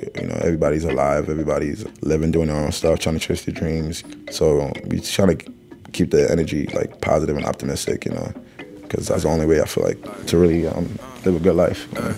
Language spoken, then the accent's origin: English; Brooklyn, New York, United States; growing up in Brooklyn as a teenager, hanging out with friends, and your friends are doing crazy stuff.